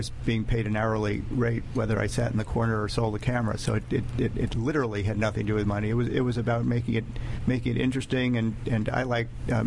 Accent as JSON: {"language": "English", "town": "Washington", "region": "District of Columbia", "country": "United States", "tie": "born there", "also_born_or_lived": "New York / Chicago", "said": "I was born in Washington, D.C., seventh generation, and moved to New York and then to Chicago."}